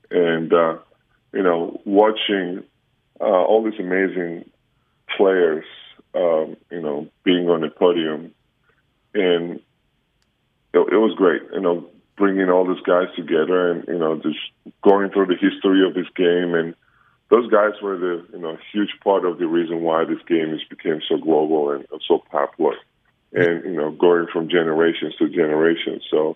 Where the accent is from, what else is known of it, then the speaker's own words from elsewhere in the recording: Georgia; When I was a kid, you know, growing up in Republic of Georgia, back in '90s especially, everything was so limited, you know, including electricity.